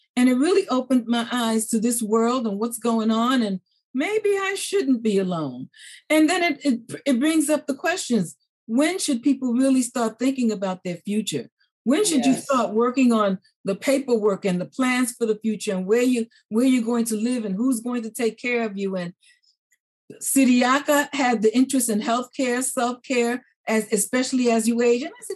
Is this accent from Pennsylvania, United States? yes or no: no; New York City, New York, United States; But I grew up in New York City and I started working for a New York telephone company, worked my way up the ladder.